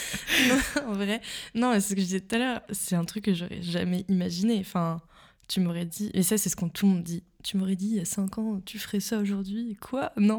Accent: Paris, Île-de-France, France; moved away as an adult; also born or lived in Bangkok; now in Berlin, Germany; française. Je viens de Paris, j'ai grandi et vécu quasiment toute ma vie là-bas. À part un petit passage à Bangkok pendant 6 mois et là depuis 3 ans à Berlin.

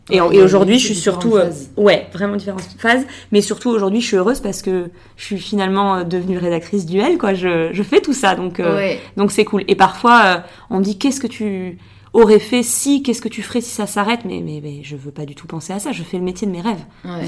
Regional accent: Biarritz, Nouvelle-Aquitaine, France; elle naquit il y a 31 ans. Je suis née à Biarritz. Donc moi, je suis basque. J'ai passé les 20 premières années de ma vie au Pays Basque.

